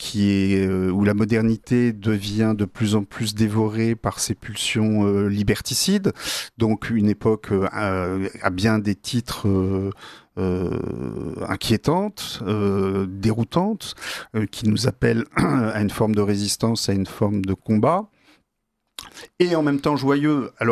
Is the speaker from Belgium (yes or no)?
no; France; Nous, notre défi en tant que Français, il est très beau